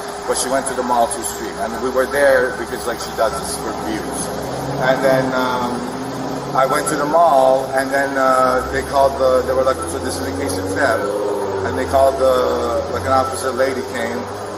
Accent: California, United States; I'm from California

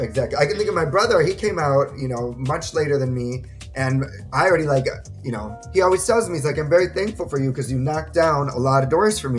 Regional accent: Saukville, Wisconsin, United States; now in Los Angeles, United States; I grew up in Saukville, Wisconsin, so, you know, like the middle of nowhere. I'm happy to be in LA.

